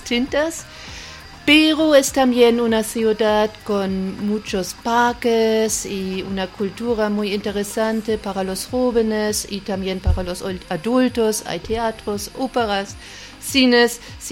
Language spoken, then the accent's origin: Spanish; Magdeburg, Saxony-Anhalt, Germany; Spanish is a second language; Yo bien vengo de Magdeburgo, es una ciudad cerca de Berlín. Está más o menos a 150 kilómetros de la capital.